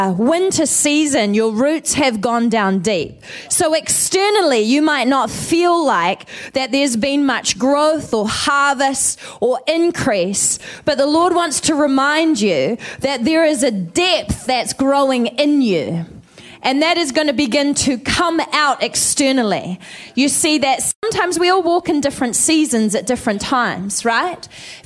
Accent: New Zealand; In New Zealand, we say kia ora. It's the Māori language in New Zealand. So we are from New Zealand.

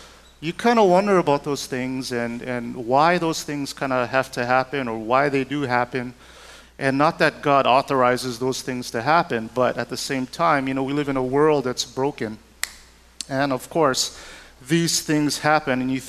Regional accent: Hawaii, United States; And of course, I grew up here in Hawaii, and year after year after year, as a young kid, I never knew the significance of December 7th

